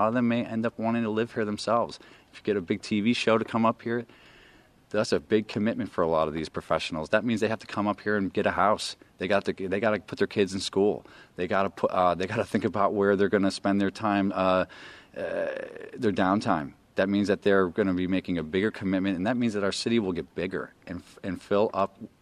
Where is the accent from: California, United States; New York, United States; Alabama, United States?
New York, United States; New York City; also born or lived in Buffalo; I was born in Buffalo. My family moved us to New York City, to Lower Manhattan, Tribeca, in 1986, where I met John Abrahams in the fourth grade.